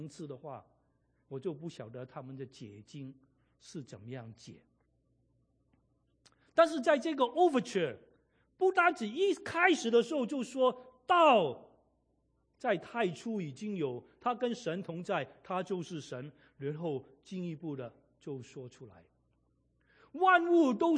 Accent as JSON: {"language": "Chinese", "country": "China", "said": "所以换句话，这个是我们中国人有的优势来理解这个约翰福音第一章。"}